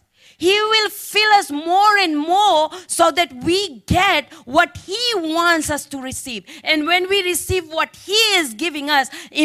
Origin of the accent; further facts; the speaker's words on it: Fiji; I come from Fiji Islands